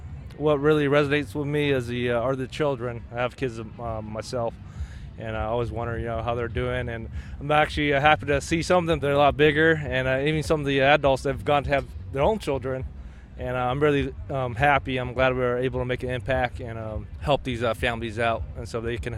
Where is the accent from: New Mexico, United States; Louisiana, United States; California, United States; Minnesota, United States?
California, United States; Fresno; also born or lived in Thailand / San Francisco, United States; I'm from Fresno. I was actually born in Thailand, but my family immigrated here in 88. And so we were imported here from San Francisco, and this is where I grew up in Fresno my whole life.